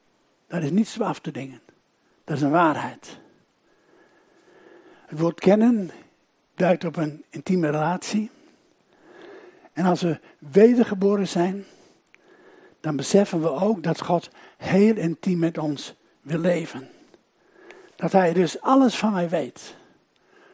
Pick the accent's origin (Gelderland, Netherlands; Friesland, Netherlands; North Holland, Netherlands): Friesland, Netherlands; Ik ben een Fries en heb je water nodig. We hebben veel water in Friesland.